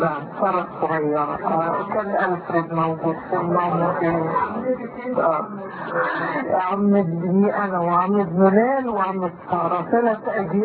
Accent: Egypt; moved away as an adult; now in Netherlands; أول ما وصلت هولندا وقعدت أنا خرجت من مصر كنت إزاي؟ إزاي خرجت من مصر؟

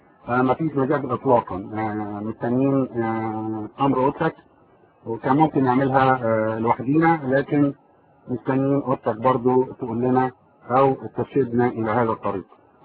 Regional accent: Egypt; زي ما بيقولوا عندنا في مصر

